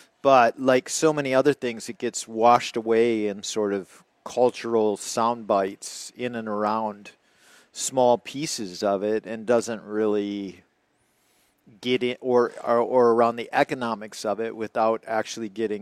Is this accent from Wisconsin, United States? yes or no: yes; River Falls, Wisconsin, United States; like where I grew up in River Falls, right